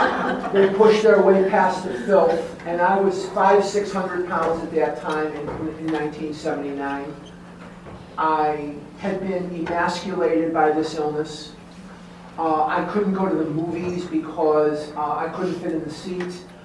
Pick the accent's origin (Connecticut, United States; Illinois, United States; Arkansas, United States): Illinois, United States; Chicago; I told you I'm born and raised in Chicago. It'd be 30 degrees below zero.